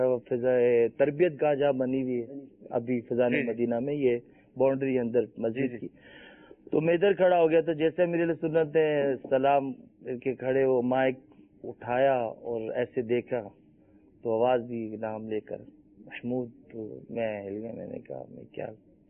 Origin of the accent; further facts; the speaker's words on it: Muzaffargarh, Punjab, Pakistan; now in Karachi, Pakistan; پنجاب مظفر گڑھ جنوبی پنجاب کے